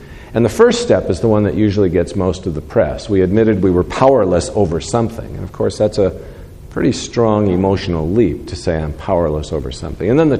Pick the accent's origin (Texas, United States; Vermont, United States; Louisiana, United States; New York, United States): Texas, United States; We were talking to other people in the Yosemite area, and we're from West Texas, and they said, well, I bet you don't have anything like this in West Texas, do you?